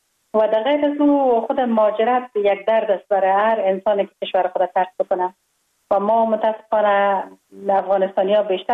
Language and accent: Persian; Kabul, Afghanistan; من خوشبختانه در یک خانواده روشن فکر به دنیا آمدم، در شهر کابل در محله کوته سنگی تولد شدم.